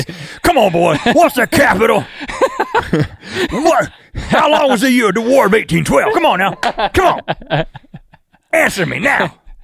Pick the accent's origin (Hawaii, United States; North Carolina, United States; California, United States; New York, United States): North Carolina, United States; Buies Creek; we come from Buies Creek, North Carolina, a very conservative part of the country.